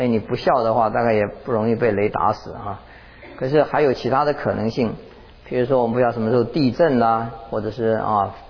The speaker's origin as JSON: {"language": "Chinese", "country": "China", "lives_now": "Los Angeles, United States", "said": "这好像有点我们中国人这个思想在里边"}